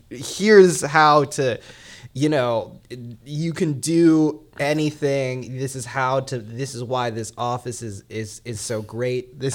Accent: Salt Lake City, Utah, United States; also born or lived in Philadelphia; I was born in Philadelphia. I grew up in Salt Lake City.

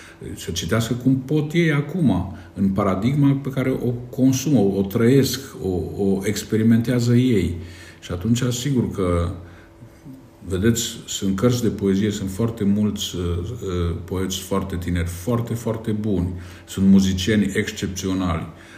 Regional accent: Căianu Mare, Cluj County, Romania; eu sunt din Căianu Mare, comuna Căianu Mic, și aici este un fel de paradox, Căianu Mic este mai mare decât Căianu Mare și centru de comună.

